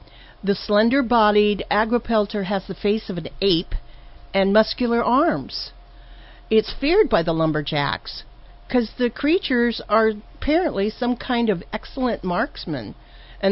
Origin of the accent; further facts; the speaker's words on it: California, United States; I knew what it was because I was brought up in California, and the Hispanic community have been talking about these cryptids for years.